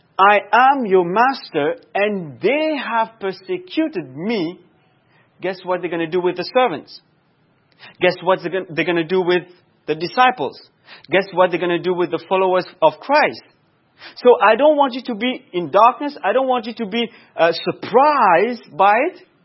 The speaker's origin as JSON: {"language": "English", "country": "Mauritius", "said": "Back home, I come from Mauritius, small island, very nice. If you have Google, you can Google it after. The place where I used to live was almost like a village or a country, if you want."}